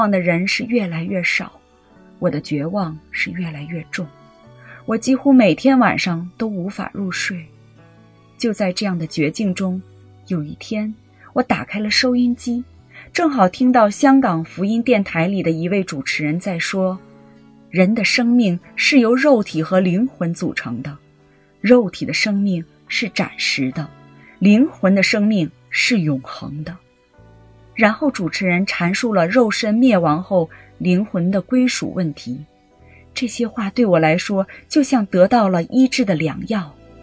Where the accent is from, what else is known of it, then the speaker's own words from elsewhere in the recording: Shanghai, China; 1955年3月7日，我出生在上海徐汇区泰安路的一个小业主家里